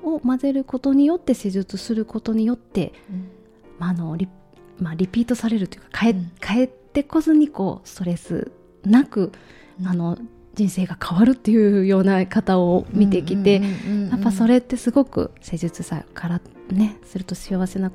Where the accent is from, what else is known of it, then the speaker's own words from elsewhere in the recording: Kagawa, Japan; 出身も生まれも育ちも香川県となります。